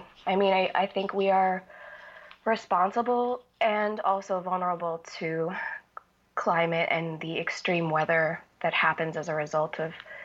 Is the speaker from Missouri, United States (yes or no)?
no; Massachusetts, United States; Well, I grew up outside Providence, Rhode Island, just over the border in Massachusetts, in a town that's relatively rural, or at least it was when I was growing up.